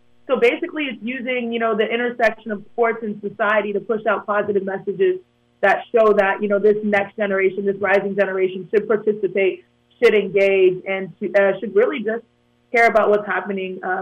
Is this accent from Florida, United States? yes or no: no; Houston, Texas, United States; You know, I grew up in Houston, Texas.